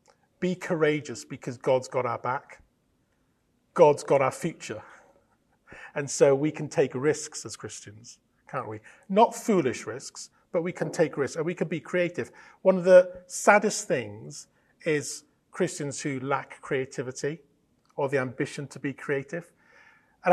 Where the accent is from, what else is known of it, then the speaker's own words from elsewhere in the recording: Wales, United Kingdom; I can get away with it being Welsh.